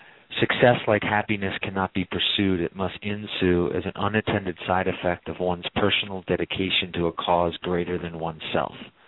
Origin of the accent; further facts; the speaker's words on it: New York, United States; I grew up in New York, Irish Catholic kid